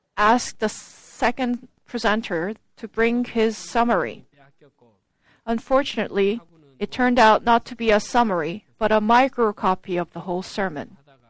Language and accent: English; Busan, South Korea; accent: Busan dialect; My home is Busan. I did not know at first that my Busan dialect accent would become a problem in doing God's work.